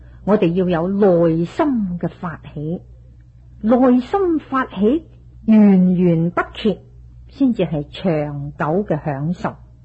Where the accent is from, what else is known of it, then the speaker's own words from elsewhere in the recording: China; 我们中国人又说知足者贫亦乐，知足就常乐，又说能忍就自安